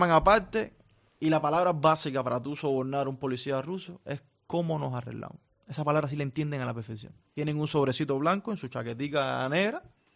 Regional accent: Cuba; now in Russia; Pero como todo cubano, que nunca ha salido de Cuba, porque yo directamente nunca había ido.

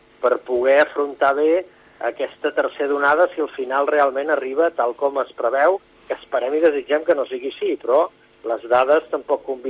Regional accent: Catalonia, Spain; jo que sóc de l'Alt Empordà

